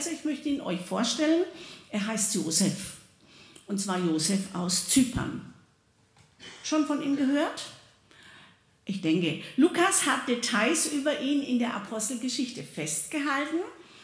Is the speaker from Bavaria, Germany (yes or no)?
no; Baden-Württemberg, Germany; Also bei uns im Ländle, wo ich herkomme